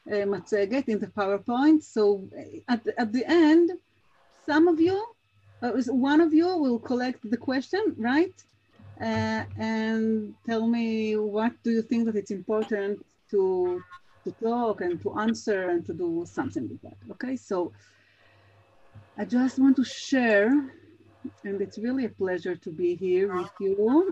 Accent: Alon Shvut, Judea and Samaria Area, Israel; So I'm here from Alon Shvut, from Israel. I'm very Israeli, and I'm talking to you.

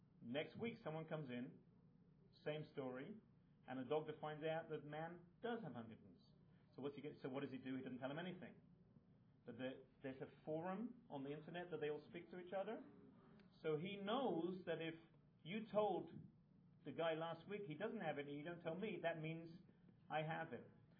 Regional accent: Israel; English is a second language; So a little Hebrew just to remind us that I come from Israel.

